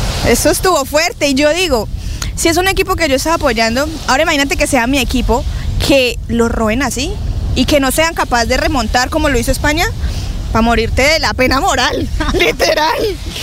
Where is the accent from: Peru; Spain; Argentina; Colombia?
Colombia; Tuluá, Valle del Cauca; Yo soy del Valle del Cauca, de Tuluá, exactamente, el corazón del valle, donde se baila salsa y eso.